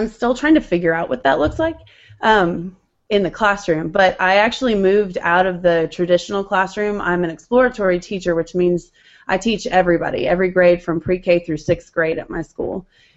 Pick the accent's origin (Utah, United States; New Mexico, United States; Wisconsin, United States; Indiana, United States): New Mexico, United States; Well, I grew up in New Mexico, and my mom was a teacher forever when I was little.